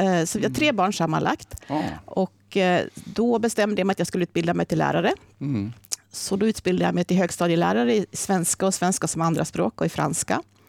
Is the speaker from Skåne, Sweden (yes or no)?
no; Norrsundet, Gävleborg County, Sweden; also born or lived in Sandviken / Stockholm; Jag är 60 år. Jag är uppväxt i Norrsundet. Bodde där tills jag blev 19 ungefär. Och sen bodde jag några år i Sandviken. Och sen bodde jag i Stockholm och sen jag flyttade tillbaka hit till Gävle 1990.